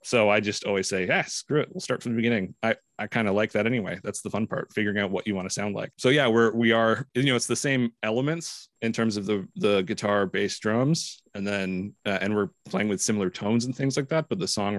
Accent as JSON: {"language": "English", "region": "Ontario", "country": "Canada", "said": "Yeah, you know, we're from Ontario."}